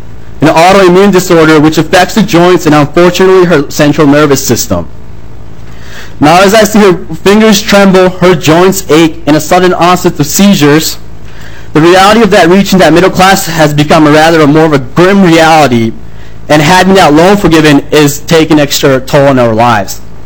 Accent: Japan; born there; English is a second language; completed their PhDs in Japan, and I was born in Japan. I speak three languages. I speak Japanese, I speak Sinhalese, and English is my last language.

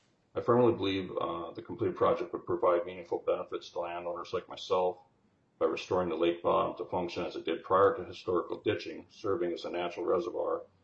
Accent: Roseau, Minnesota, United States; I'm from Roseau, Minnesota. I'm a landowner.

